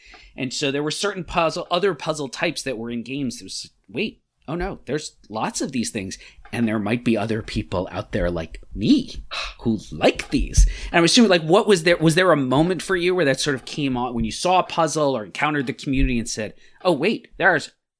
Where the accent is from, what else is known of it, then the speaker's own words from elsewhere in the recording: New York, United States; I grew up on Long Island, so Newsday would have cryptograms every day.